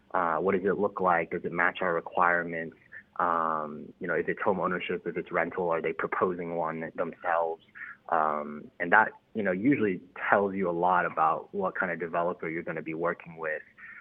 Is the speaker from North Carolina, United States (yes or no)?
yes; Indian Trail, North Carolina, United States; now in Chapel Hill, United States; I came from Indian Trail, North Carolina, so a very different vibe to come to college